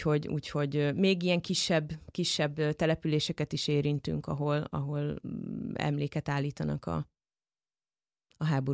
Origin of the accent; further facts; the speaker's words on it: Hungary; látják, hogy magyarok vagyunk